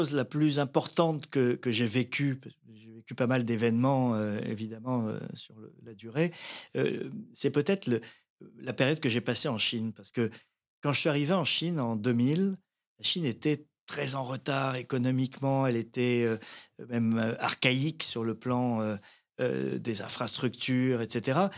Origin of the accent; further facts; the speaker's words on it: Tunisia; born there; Peut-être parce que je suis né en Tunisie et que le grand large m'a toujours attiré.